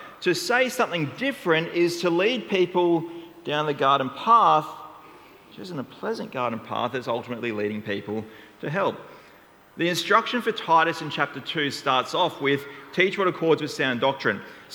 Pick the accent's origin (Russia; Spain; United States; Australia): Australia; Brisbane, Queensland; now in Canberra, Australia; I'm from North Brisbane. I do live in Canberra now, though